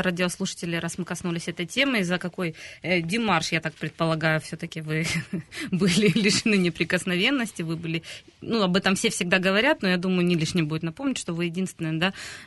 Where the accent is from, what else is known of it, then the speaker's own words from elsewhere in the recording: Crimea, Ukraine; как крымчанка